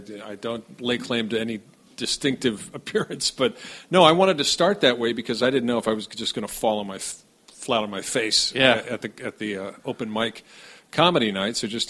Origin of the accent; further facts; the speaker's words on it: San Francisco, California, United States; In fact, my wife and I grew up in San Francisco, California, at a time when comedy was really a big deal.